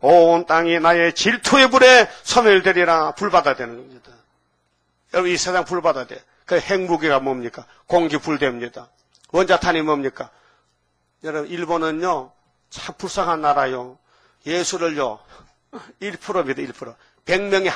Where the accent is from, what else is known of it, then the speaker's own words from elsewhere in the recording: Gyeongsang, South Korea; accent: Gyeongsang dialect; 나 경상도 사투리 참 무뚝뚝하게 말하면서 그 알아들으니까 참 천만다행입니다.